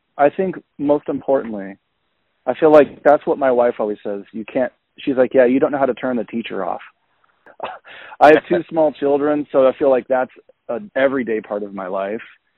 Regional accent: Indiana, United States; I don't mean it in any slight at all to my hometown, which I'm very proud Hoosier.

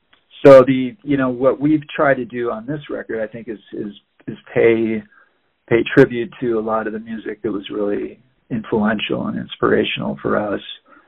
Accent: Minnesota, United States; So I grew up in Minnesota.

